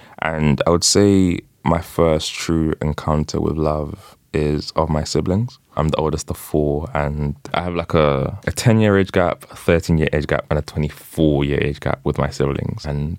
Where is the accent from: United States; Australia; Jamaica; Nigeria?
Nigeria; as I mentioned, I'm from Nigeria, which is a very, very, very interesting place.